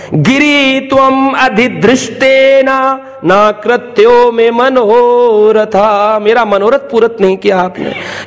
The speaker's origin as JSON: {"language": "Hindi", "town": "Mathura", "region": "Uttar Pradesh", "country": "India", "said": "मुझे याद है कि हम लोग मथुरा के ही रहने वाले हैं, तो हम जब बचपन में जाते थे गिरिराज गोवर्धन बहुत विशाल दिखते थे"}